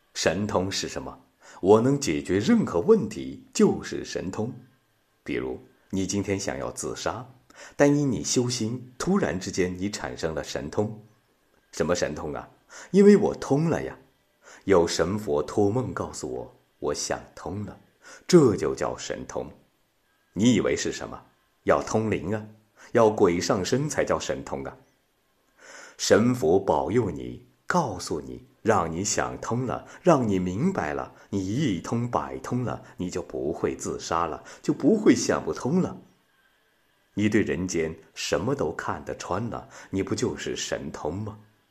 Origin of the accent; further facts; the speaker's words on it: China; 这就是我们中国人讲的一句话